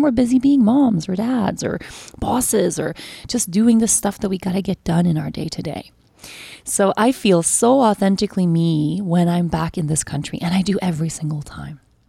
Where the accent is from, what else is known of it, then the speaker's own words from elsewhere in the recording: Sweden; moved away; this was where I moved to the first year I ever left Sweden. I left my home country.